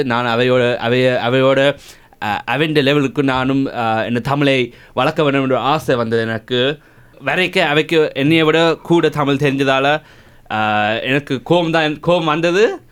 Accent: Australia; Tamil is a second language; நான் ஆஸ்திரேலியாவில் பிறந்து வளர்ந்து வரும் ஒரு தமிழ் மாணவன். ஆஸ்திரேலியா பிறந்து எல்லாரும் ஆங்கிலம் மட்டும்தான் படிப்பார்கள். நான் தமிழை படித்ததால் எனக்கு ரெண்டாவது மொழியும் தெரியும்.

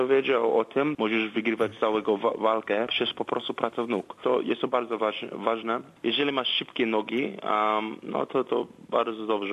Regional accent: Sydney, New South Wales, Australia; born there; Polish is a second language; mam 31 lat. Urodziłem się właśnie w Sydney.

